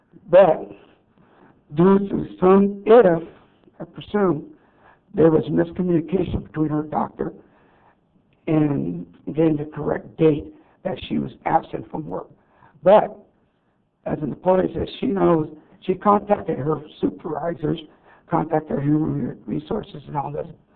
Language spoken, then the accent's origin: English; Newman, California, United States; Especially from Orestimba, my hometown, Newman.